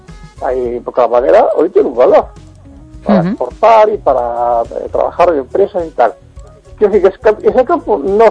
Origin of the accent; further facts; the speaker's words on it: A Coruña, Galicia, Spain; yo soy aquí de Coruña, en Carvalho